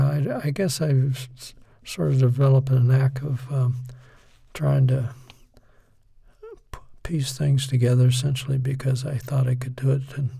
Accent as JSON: {"language": "English", "town": "Youngstown", "region": "Ohio", "country": "United States", "tie": "born or raised there", "said": "I remember growing up in Laclede Avenue in Youngstown"}